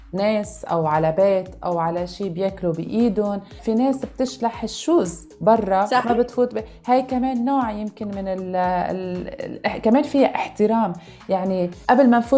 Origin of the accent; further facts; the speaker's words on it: Lebanon; now in United Arab Emirates; يعني انا صار عندي هيدي الكالتشر شوك اذا فينا نسميها لما نقلت من لبنان على الامارات.